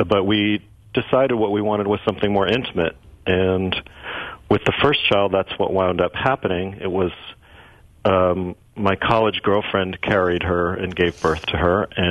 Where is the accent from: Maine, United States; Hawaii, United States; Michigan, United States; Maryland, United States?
Michigan, United States; Ann Arbor; I grew up in Ann Arbor, which is basically, you know, Madison.